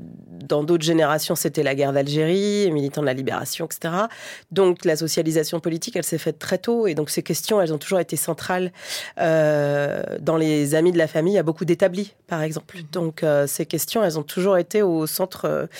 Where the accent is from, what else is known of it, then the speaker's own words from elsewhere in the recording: Île-de-France, France; Mon parcours, et ben, je suis un pur produit de banlieue zone 5 de la région parisienne